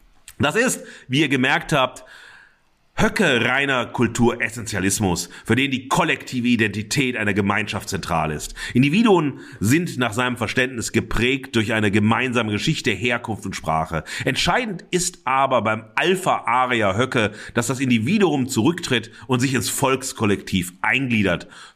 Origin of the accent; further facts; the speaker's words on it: West Germany, Germany; Und ich bin Westdeutscher, ich bin willig geboren.